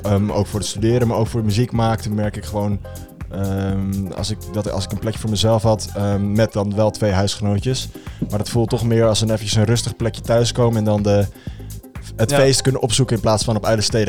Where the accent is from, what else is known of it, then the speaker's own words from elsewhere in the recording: Alkmaar, North Holland, Netherlands; now in Amsterdam, Netherlands; Ik ben 20 jaar. Ik woon nu anderhalf jaar ongeveer in Amsterdam. Ik kom oorspronkelijk uit Alkmaar. Ik heb daar op Sterk Dalton College gezeten.